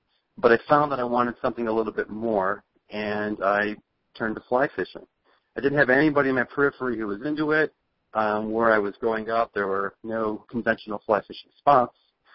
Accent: Chicago, Illinois, United States; I grew up a devotee of In Fisherman magazine as a kid growing up in the Chicagoland area

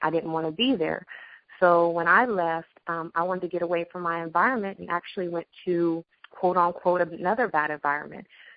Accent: Midwest, United States; And even though I'm from the Midwest and that's my heart, Atlanta's my heart also

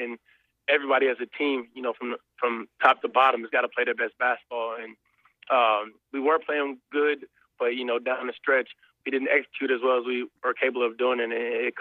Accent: Arkansas, United States; I was raised in Northwest Arkansas, so I try to do as much as I can in the community.

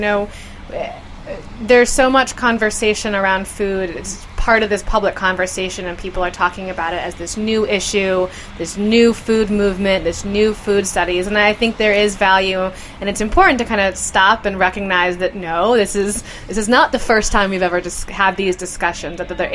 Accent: Washington, District of Columbia, United States; I'm from the Washington, D.C. area, and so I'm familiar with them.

